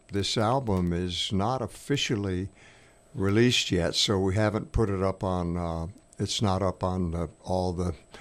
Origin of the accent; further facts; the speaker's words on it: Rhode Island, United States; born there; I went to school. I was born in Rhode Island.